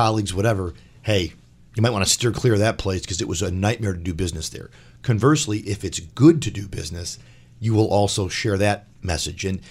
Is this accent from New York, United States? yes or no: yes; North Tonawanda, New York, United States; So I was mayor of North Tonawanda. I grew up in North Tonawanda.